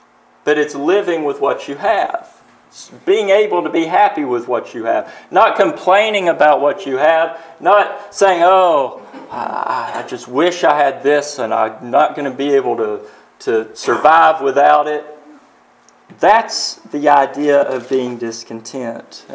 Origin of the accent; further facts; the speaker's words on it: the South, United States; You know, I speak as a Southerner. What if I had to move from the South up to the Northern states, to New York City?